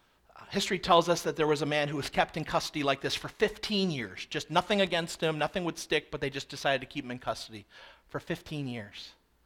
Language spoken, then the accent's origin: English; Pennsylvania, United States; also born or lived in New Jersey; now in New York, United States; I was brought up in New Jersey, mostly in Pennsylvania, and now I live in New York